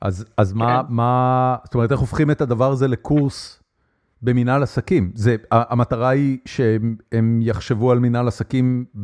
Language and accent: Hebrew; Haifa, Haifa District, Israel; אני גדלתי בחיפה